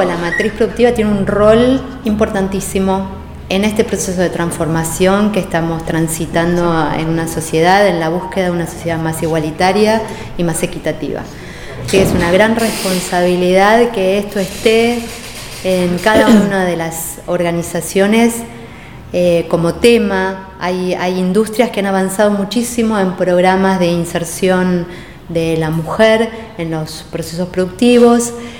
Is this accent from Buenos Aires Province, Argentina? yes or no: yes; La Plata, Buenos Aires Province, Argentina; Bueno, yo soy platense, tuve la suerte de nacer en esta hermosa ciudad universitaria